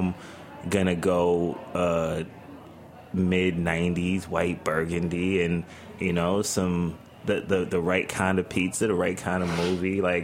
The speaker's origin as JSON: {"language": "English", "town": "Bronx", "region": "New York", "country": "United States", "said": "Yeah, I'm from the Bronx."}